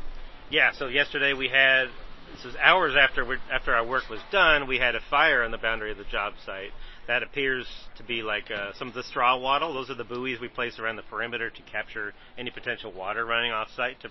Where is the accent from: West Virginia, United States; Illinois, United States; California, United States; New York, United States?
California, United States; Los Angeles; I mean, we're from Los Angeles.